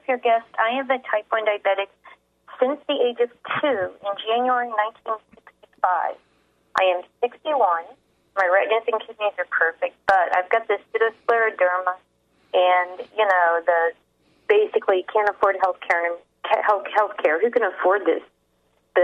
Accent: New Orleans, Louisiana, United States; I grew up down in New Orleans, and they were doing a lot of funky stuff down there in that era.

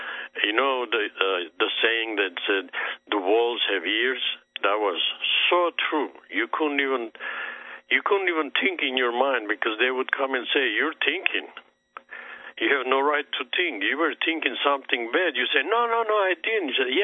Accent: Armenia; also born or lived in Canada; now in United States; I was born in Armenia. I'm Armenian by nationality. But I moved to Canada in beginning of 70s, and I moved to States 80s. So I've been here since.

